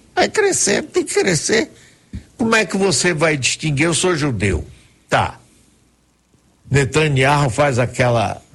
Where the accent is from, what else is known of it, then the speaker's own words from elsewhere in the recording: Brazil; não, meus compatriotas são os brasileiros, eu sou brasileiro.